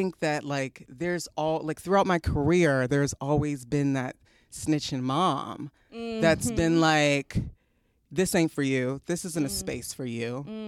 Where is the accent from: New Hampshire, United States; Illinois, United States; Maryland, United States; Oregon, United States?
Maryland, United States; Baltimore; Not New York City, in Baltimore City.